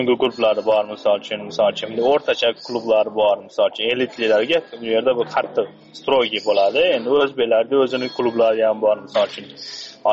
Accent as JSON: {"language": "Uzbek", "town": "Osh", "region": "Osh Region", "country": "Kyrgyzstan", "lives_now": "Moscow, Russia", "said": "o'zi yoshim 20 da bo'lsa ham, sochi o'zim O'shdanman, o'zi Rossiyada 8-9 yildan beri shu yerda, mana Moskvada"}